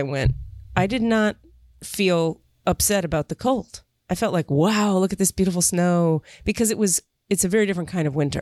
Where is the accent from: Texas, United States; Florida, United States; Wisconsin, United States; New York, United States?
Florida, United States; Miami; I'm from Miami.